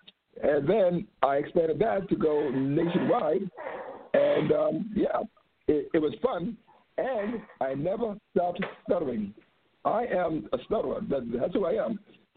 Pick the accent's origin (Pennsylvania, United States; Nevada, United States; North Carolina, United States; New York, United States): New York, United States; New York City; And I'm born and raised in New York City, and a product of the 70s.